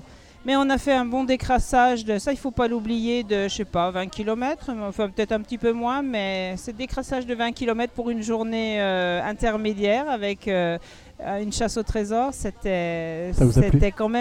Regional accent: Dijon, Bourgogne-Franche-Comté, France; Dijonnaise.

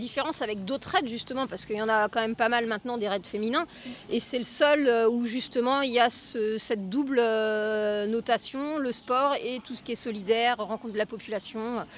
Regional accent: Le Mans, Pays de la Loire, France; On vient du Mans, dans le 72, donc qui est notre numéro d'équipe aussi.

